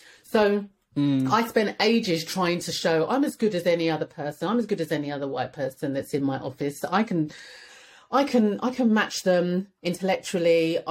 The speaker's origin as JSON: {"language": "English", "town": "Edmonton", "region": "London", "country": "United Kingdom", "tie": "born or raised there", "said": "you know, I was raised in Edmonton and what?"}